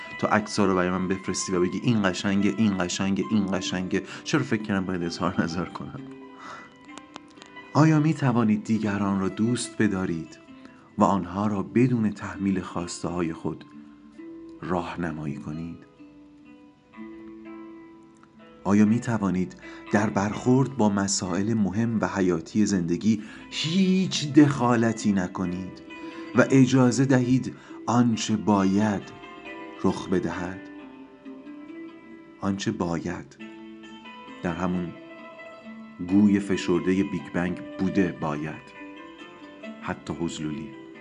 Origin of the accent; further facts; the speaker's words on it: Iran; ما ایرانی هستیم